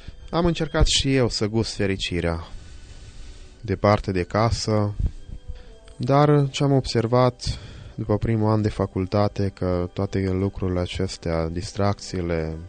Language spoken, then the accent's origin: Romanian; Bessarabia, Moldova; m-am născut în 1972, sunt originar din Basarabia. M-am născut într-o țară fost comunistă